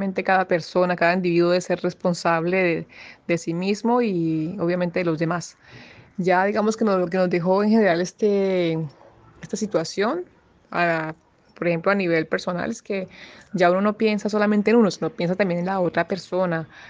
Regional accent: Colombia; Saludos para Colombia, siempre mi tierra querida.

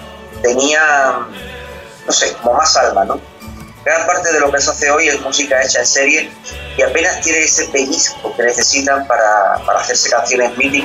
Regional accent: Andalusia, Spain; Mi tierra, Andalucía, en concreto, se da mucho el cante flamenco, la copla

